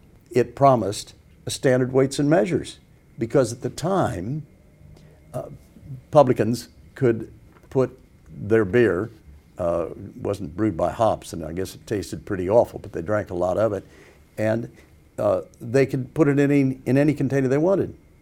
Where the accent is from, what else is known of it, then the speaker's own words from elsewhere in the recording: United States; moved away as an adult; I was infuriated when I moved to this country as an American still paying taxes to the United States, and I'd lost the right to vote.